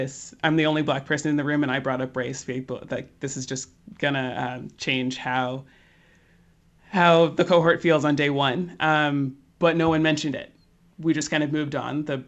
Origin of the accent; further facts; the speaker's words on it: United States; now in England, United Kingdom; And I mean, as an American in England, my friends have immediately just started explaining about the royal family and what it's all like and how big it is.